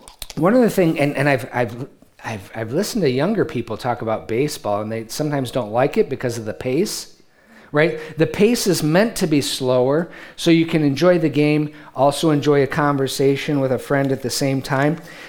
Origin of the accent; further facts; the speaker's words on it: Detroit, Michigan, United States; I'm from Detroit, Rick. Remember that.